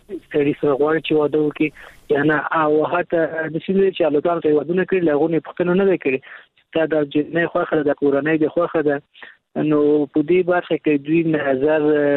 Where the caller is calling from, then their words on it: Kabul, Afghanistan; د کابل ولایت څخه مې اړې کې نیولې